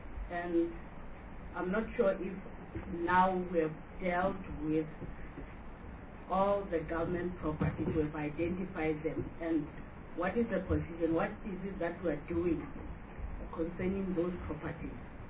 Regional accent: Limpopo, South Africa; And I'm coming from Limpopo, and I would like to establish if nationally we are represented when it comes to internship

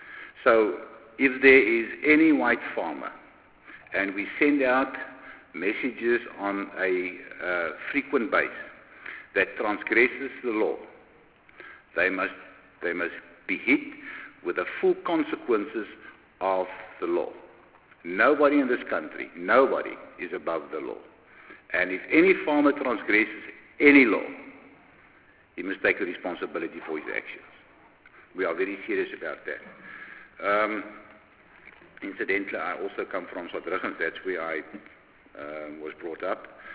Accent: South Africa; And if the answer is yes, then I'm a South African. And that is what I want to be recognized as a South African.

